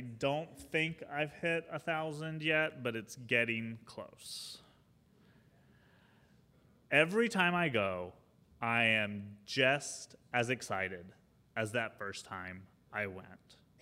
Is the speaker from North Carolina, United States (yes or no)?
yes; North Carolina, United States; now in Los Angeles, United States; Shortly after I moved here to Los Angeles from North Carolina.